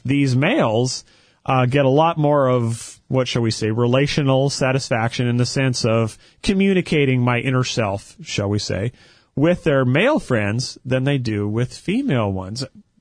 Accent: Canada; growing up in Canada on a farm, you know, very stoic culture where men were not expected to share their feelings.

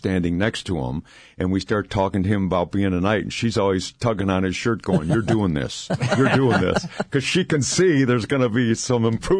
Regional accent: Ohio, United States; For example, I'm originally from Ohio.

